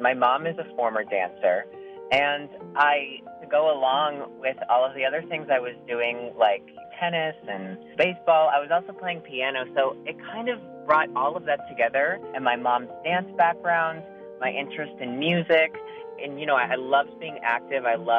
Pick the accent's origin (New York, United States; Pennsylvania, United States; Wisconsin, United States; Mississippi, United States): Pennsylvania, United States; Clarks Summit; also born or lived in Scranton; I was born in Scranton, and I was raised in Clark Summit, so right outside of Scranton.